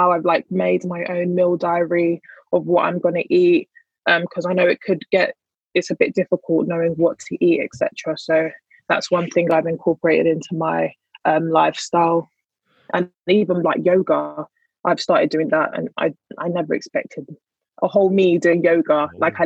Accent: Nigeria; because I'm Nigerian. So a lot of our meals are plant-based.

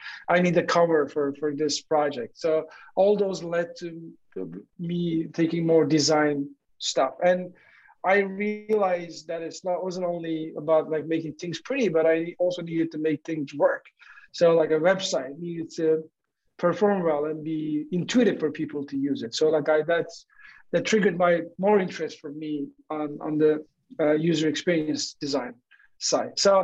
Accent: Turkey; now in United States; I'm originally from Turkey. So I moved to the U.S. about 19 years ago.

